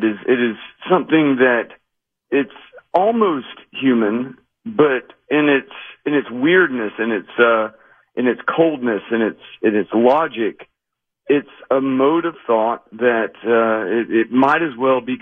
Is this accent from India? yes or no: no; Knoxville, Tennessee, United States; comes from my hometown of Knoxville, Tennessee